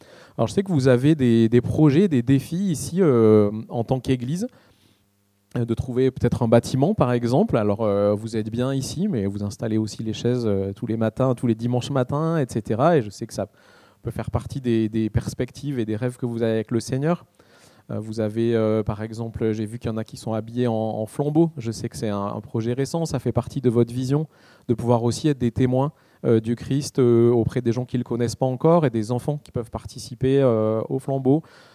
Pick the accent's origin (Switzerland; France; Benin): France; Valence, Auvergne-Rhône-Alpes; also born or lived in Marseille; On a grandi tous les deux aussi à Valence.